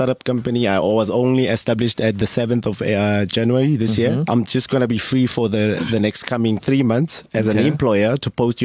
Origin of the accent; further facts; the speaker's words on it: Viljoenskroon, Free State, South Africa; now in Centurion, South Africa; I'm originally from the Free State, the town called Viljoenskroon.